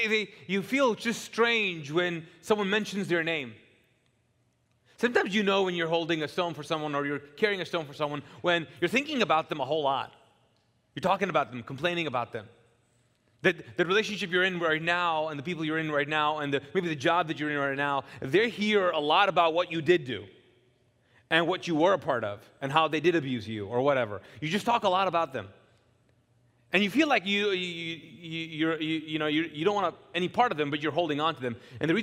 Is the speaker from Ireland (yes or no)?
no; Kuwait; now in United States; back where I grew up in Kuwait in the Middle East, it starts with someone pelting rocks and stones at you.